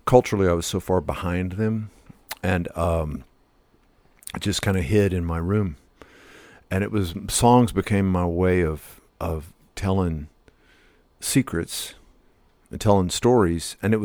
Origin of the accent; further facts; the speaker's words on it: Brenham, Texas, United States; I was born in Brenham.